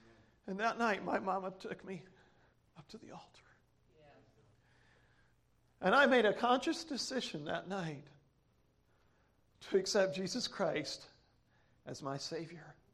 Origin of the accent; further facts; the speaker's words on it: United States; born there; Listen, we live in a society that just because I was born in America does not make me worthy of eating and sleeping and everything else.